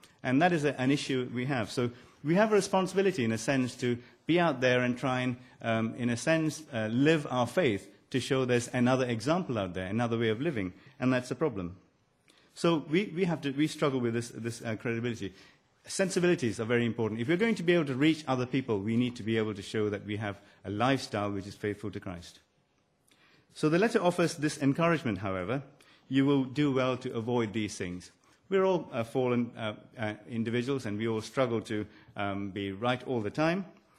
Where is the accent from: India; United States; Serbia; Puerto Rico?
India; moved away; I remember when I was growing up in India a very long, long time ago